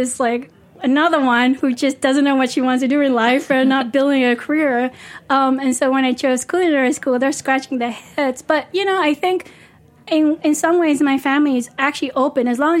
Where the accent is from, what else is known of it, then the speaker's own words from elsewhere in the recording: Hue, Thua Thien Hue, Vietnam; we're from Hue, which is the center of Vietnam.